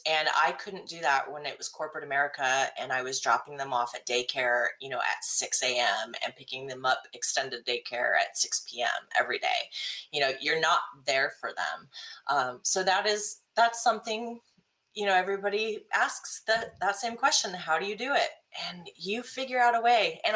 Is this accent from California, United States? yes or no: yes; California, United States; so I'm not a Kansas City fan, but I grew up in California.